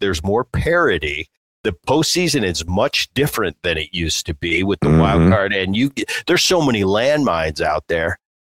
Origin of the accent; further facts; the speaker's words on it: Philadelphia, Pennsylvania, United States; You know, I grew up in Philly. I watched my dad.